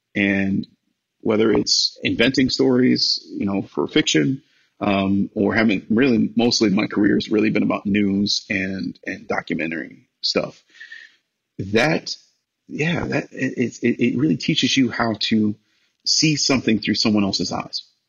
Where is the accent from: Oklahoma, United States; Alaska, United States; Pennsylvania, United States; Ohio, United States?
Ohio, United States; Cleveland; now in Los Angeles, United States; I'm a kid from Cleveland who has no real connections.